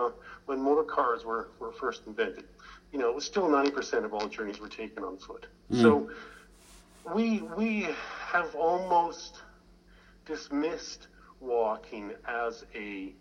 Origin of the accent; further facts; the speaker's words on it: Canada; now in Canberra, Australia; No, you know, I'm originally from Canada. I married an Aussie, and, you know, here I am.